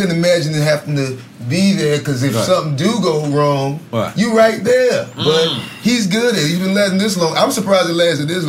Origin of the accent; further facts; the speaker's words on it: the South, United States; I'm from the South.